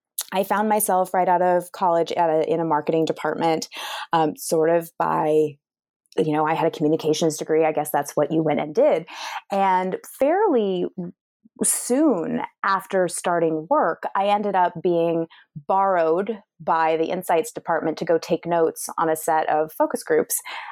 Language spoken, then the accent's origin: English; California, United States; So I grew up in the Bay Area before it was the Bay Area that we know today.